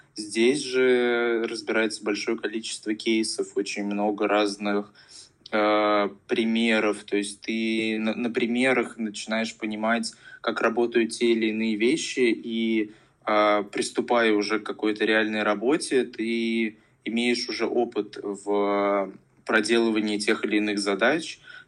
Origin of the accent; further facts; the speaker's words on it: Moscow, Russia; Я москвич, поэтому сужу по Москве.